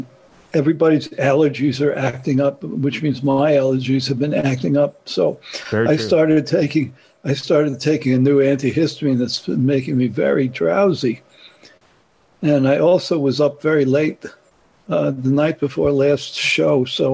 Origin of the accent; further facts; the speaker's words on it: New York, United States; now in Tennessee, United States; Growing up in New York, I always had a post-nasal drip, and it was driving me crazy.